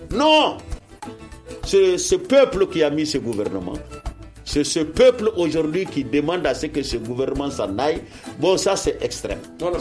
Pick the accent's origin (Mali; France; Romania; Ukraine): Mali; nous sommes des Maliens.